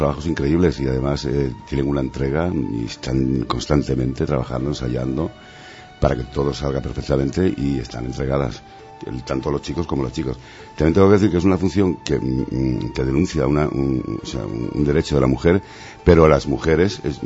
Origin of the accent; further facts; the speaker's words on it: Manchita, Extremadura, Spain; estoy en mi tierra, en mis raíces, y que me vienen a la imagen mi infancia y en Manchita